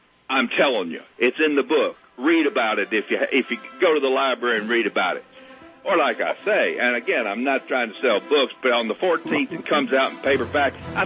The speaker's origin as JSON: {"language": "English", "region": "the South", "country": "United States", "tie": "born or raised there", "said": "And I'm a Southern boy, and you know, I grew up in the South, and it was awful what went on down there."}